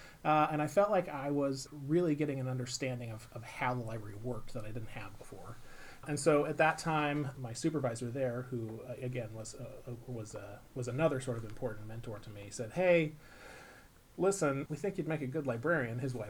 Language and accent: English; Oregon, United States; I grew up in Oregon. I went to college in Washington State and didn't really feel like I had seen the other side of the horizon very much